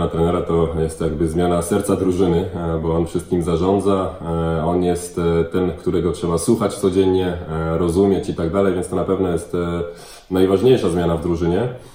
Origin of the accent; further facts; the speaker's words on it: France; now in Poland; mimo że pochodzę z Francji